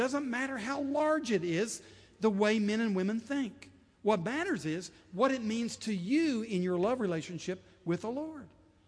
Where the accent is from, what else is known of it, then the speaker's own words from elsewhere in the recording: Scotland, United Kingdom; I'm Scottish. I really am, so don't get offended if you're... I can talk about us. I can't talk about your ethnic group, but I can talk about mine.